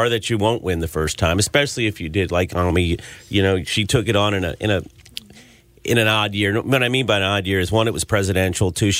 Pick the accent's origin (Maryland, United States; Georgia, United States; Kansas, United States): Maryland, United States; I grew up in Maryland. I've grown up in this political environment. And coming from Prince George's County, it was toxic before anybody knew what toxic was.